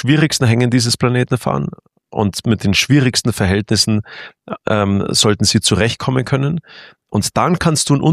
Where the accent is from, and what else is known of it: Italy; German is a second language